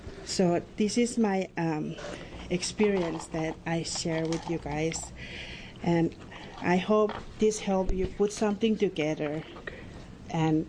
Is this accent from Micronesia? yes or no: yes; Wele, Micronesia; I'm from the Federated State of Micronesia, a small island called Wele, and the other island in the reef called Magur Island.